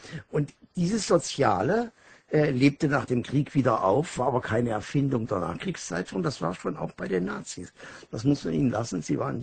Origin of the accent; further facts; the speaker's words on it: Eschwege, Hesse, Germany; Ich stamme aus Eschwege, 50 Kilometer östlich Kassel, westlich Eisenach, südlich Göttingen. Mein Vater hatte seine Schuhfabrik in meinem Geburtsjahr 1931 aufgeben müssen